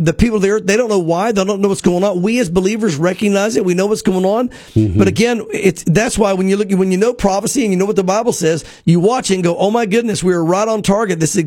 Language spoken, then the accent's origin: English; Muleshoe, Texas, United States; Muleshoe, Texas. I'm from Muleshoe, Texas. Just had to say that.